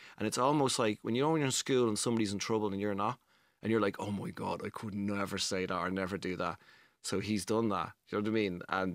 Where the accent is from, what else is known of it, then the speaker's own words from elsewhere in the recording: Dublin, Leinster, Ireland; Well, because I'm from Dublin.